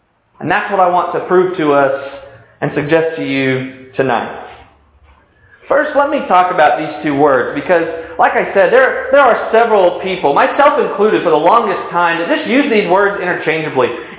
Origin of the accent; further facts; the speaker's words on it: the South, United States; Oh, there's that y'all that came out. Did you hear it? I'm a Southerner. It's okay. I can say it.